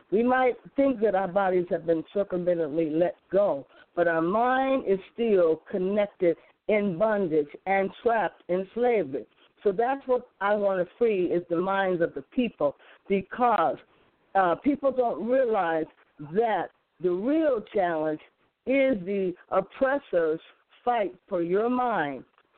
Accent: Gary, Indiana, United States; He immediately noticed that I was from Gary, Indiana, and formed kinship with my family

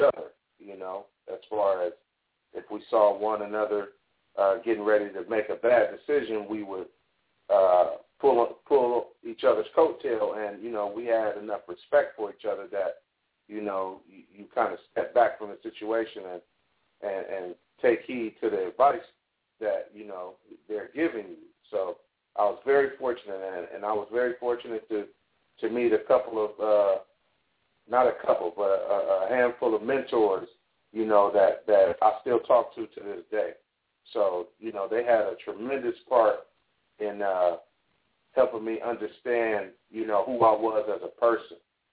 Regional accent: East Palo Alto, California, United States; I actually grew up in East Palo Alto. For those, if any of the kids are from the Bay Area, they've heard of that city

